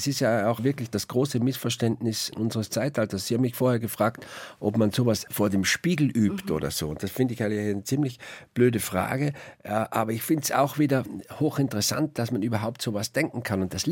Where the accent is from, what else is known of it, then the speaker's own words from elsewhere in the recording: Tyrol, Austria; Da, wo ich aufgewachsen bin, da ist